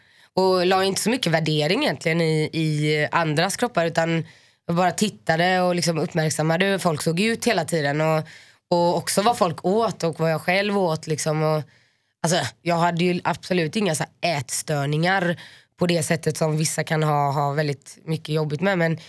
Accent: Finland; Men det är för att jag är finne.

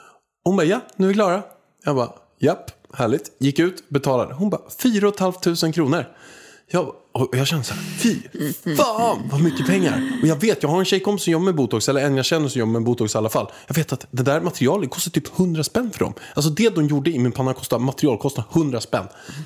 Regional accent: Haninge, Stockholm County, Sweden; Jag är ju från Haninge, kämpat för alla pengarna

